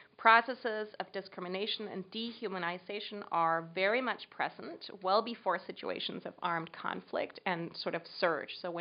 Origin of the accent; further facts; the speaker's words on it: Denmark; English is a second language; I did not come out of the traditional feminist movement in my home country, Denmark.